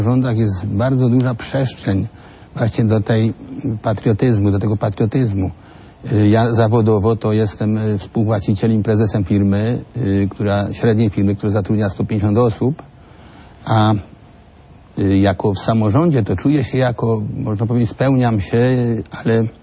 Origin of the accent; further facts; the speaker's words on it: Sokołów Małopolski, Subcarpathian Voivodeship, Poland; jesteśmy z tej samej gminy Sokołów Małopolski